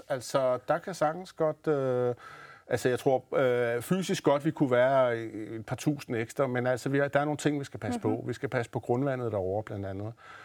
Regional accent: Copenhagen, Capital Region of Denmark, Denmark; jeg kom fra Stenbroen af. Jeg er opvokset tæt på Christianshavn. Fantastisk. Fantastisk. Jeg er opvokset der i 70'erne og 80'erne

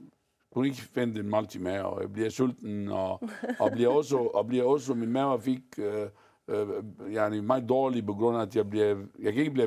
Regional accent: Egypt; moved away as an adult; now in Denmark

